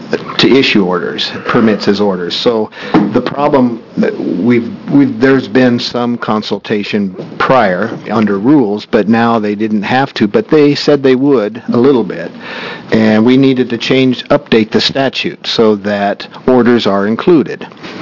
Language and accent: English; Baker City, Oregon, United States; I'm from Baker City.